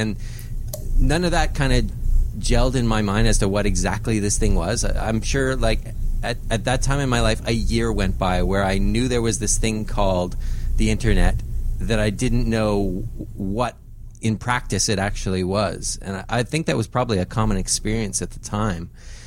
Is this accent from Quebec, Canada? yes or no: yes; Montreal, Quebec, Canada; now in Australia; Yeah, I'm from Montreal in Canada originally, yes.